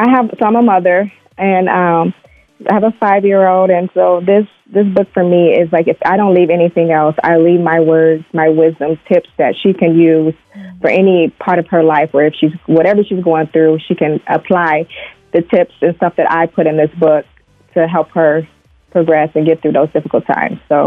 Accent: Flint, Michigan, United States; I'm from Flint, Michigan, and I am a certified nurse assistant.

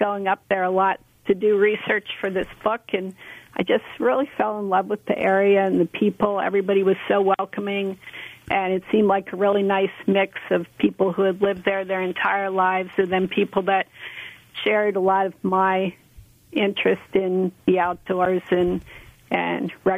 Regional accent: Pennsylvania, United States; now in Maine, United States; I grew up in Pennsylvania and in an outdoor family that did a lot of camping and fishing, but I really didn't get into paddling at the level that I do it now until I moved to Maine in 2003.

